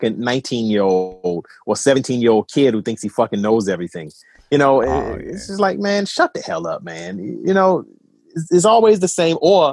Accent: Charlotte, North Carolina, United States; from Charlotte.

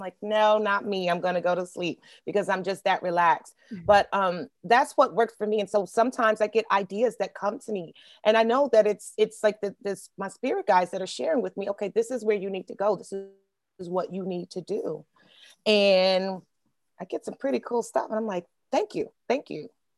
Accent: Louisville, Kentucky, United States; And people like I come from Louisville, Kentucky, Midwestern area.

